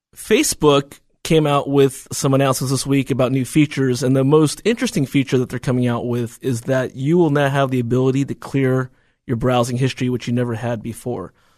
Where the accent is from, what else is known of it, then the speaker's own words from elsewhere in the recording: California, United States; I can think about myself growing up in the Bay Area and how that transformation was happening.